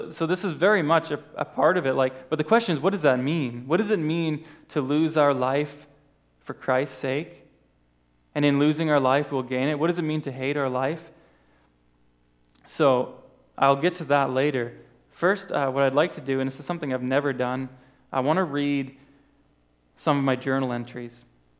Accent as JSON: {"language": "English", "country": "Canada", "tie": "born or raised there", "said": "I'm thankful that I grew up in Canada and not stuck in spiritual futility as well as physical futility."}